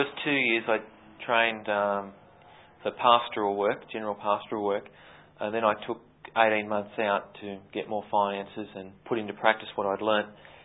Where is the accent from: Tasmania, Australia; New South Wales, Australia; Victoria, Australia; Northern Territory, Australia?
Victoria, Australia; Warragul; I was actually from Warrigal, went to college and came back